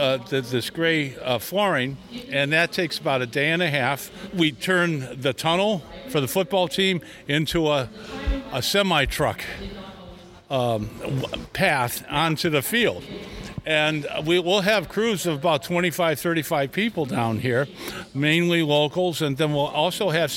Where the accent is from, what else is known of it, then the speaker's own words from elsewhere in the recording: Notre Dame, Indiana, United States; I was born over in Vetville, where the library is. I just grew up here